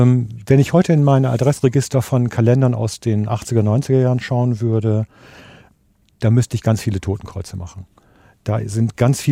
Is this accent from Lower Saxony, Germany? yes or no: yes; Delmenhorst, Lower Saxony, Germany; born there; Nein, in Delmenhorst, in meiner Geburtsstadt, war das nicht möglich.